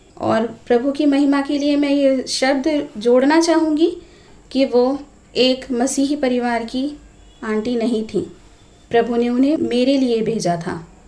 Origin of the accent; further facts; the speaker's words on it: Ajmer, Rajasthan, India; मैं एक संयुक्त परिवार में रहती हूँ। मैं अजमेर राजस्थान की रहने वाली हूँ। वैसे तो मेरा जन्म मसीही परिवार में ही हुआ